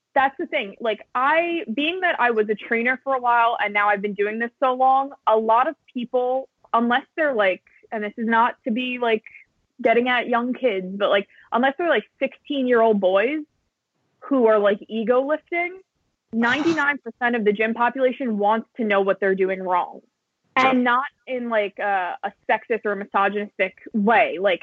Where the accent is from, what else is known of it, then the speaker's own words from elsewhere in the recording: New York, United States; So as a New Yorker, I'm a ball buster.